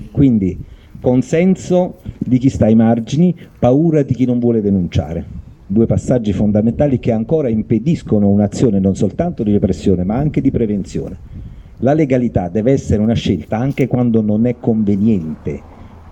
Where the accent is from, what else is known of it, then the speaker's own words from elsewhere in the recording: Naples, Campania, Italy; mio figlio che è romano, essendo anch'io napoletano.